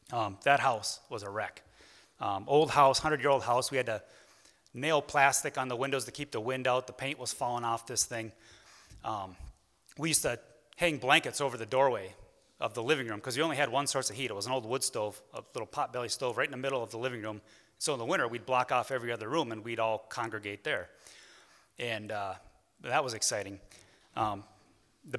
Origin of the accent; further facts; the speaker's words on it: Webster, Wisconsin, United States; born there; So I was born at home in Webster, Wisconsin.